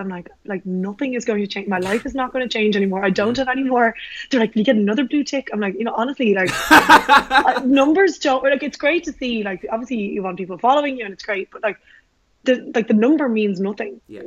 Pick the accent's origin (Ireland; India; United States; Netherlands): Ireland; I need to come to terms that I'm Irish, I'm ginger, I'm pale